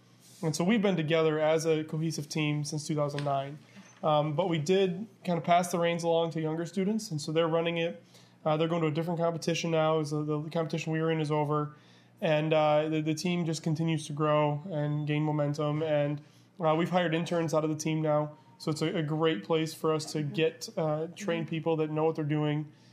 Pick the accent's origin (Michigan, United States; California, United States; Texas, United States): Michigan, United States; Portage; I am from Portage. Yeah. I went to Portage Central High School. And so I graduated here in 2006.